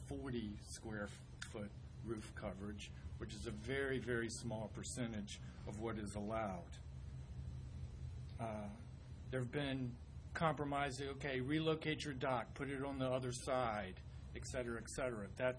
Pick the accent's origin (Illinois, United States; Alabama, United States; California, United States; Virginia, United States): Virginia, United States; When I was growing up in Virginia, my dad was a college professor at Longwood College, taught biology and marine biology, and worked closely with VIMS during his career.